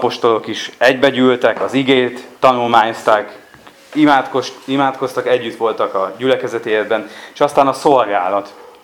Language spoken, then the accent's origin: Hungarian; Szabolcs-Szatmár-Bereg, Hungary; Én ezt úgy tudnám nektek elmondani, mint szabolcsi ember, aki nagyon szereti Szabolcsot